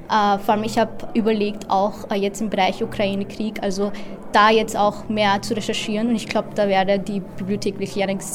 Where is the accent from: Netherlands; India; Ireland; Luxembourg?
India; Also ich komme aus Indien und also ein Teil von Kaschmir liegt halt in Indien